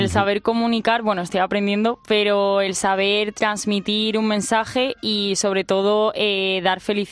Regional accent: Málaga, Andalusia, Spain; yo soy de Málaga

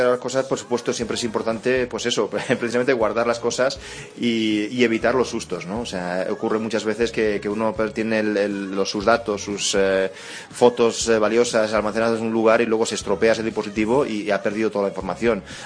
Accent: United States; born there; accent: North American; De Estados Unidos. Mis padres son españoles, pero yo nací en los Estados Unidos.

